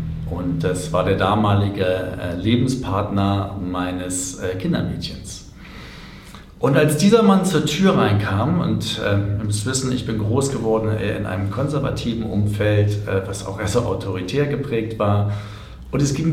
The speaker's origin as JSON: {"language": "German", "region": "Berlin", "country": "Germany", "tie": "born or raised there", "said": "ich bin als Kind in Berlin groß geworden, 2 Kilometer von der Mauer entfernt."}